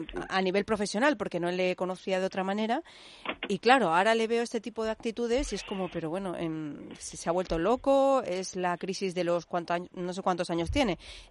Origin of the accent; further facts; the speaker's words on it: Málaga, Andalusia, Spain; Mira, yo soy de Málaga.